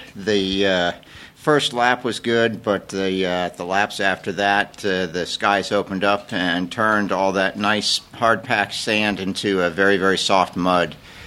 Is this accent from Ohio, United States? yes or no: yes; Athens, Ohio, United States; now in Fairborn, United States; No, I grew up in Athens, Ohio, but I'm retired Air Force, and my last assignment was Wright-Patterson Air Force Base.